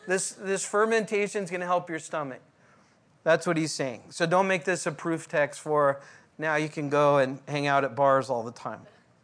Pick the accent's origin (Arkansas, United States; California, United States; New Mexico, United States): California, United States; I don't know, when I grew up in California, is well known, if you go to Mexico, what's the saying?